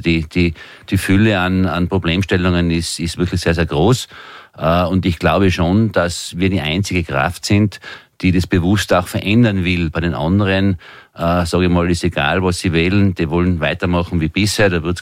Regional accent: Tyrol, Austria; es ist auch bei uns in Tirol schon so

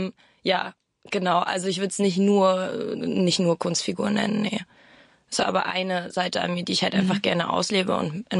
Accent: Berlin, Germany; Tempelhof.

